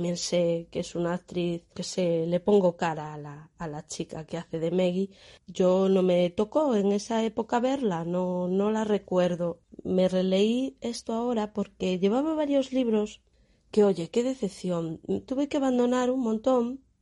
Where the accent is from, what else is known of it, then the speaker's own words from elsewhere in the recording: Galicia, Spain; los irlandeses deben de ser algo así como somos los gallegos, de colonizar el mundo